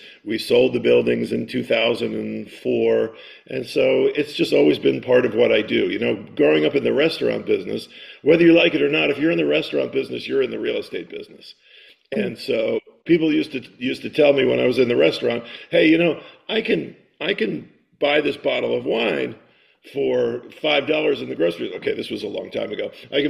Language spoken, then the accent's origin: English; Englewood, New Jersey, United States; I was born in Englewood, New Jersey. I went to school in New Jersey.